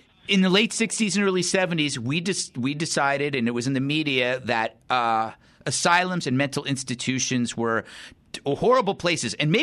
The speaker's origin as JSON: {"language": "English", "region": "California", "country": "United States", "tie": "born or raised there", "said": "When I grew up in the Bay Area."}